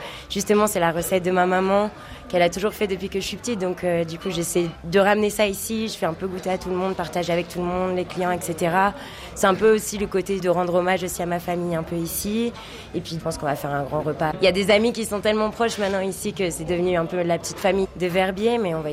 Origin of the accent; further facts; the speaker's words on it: Lille, Hauts-de-France, France; j'ai 29 ans et je viens de Lille, du nord de la France.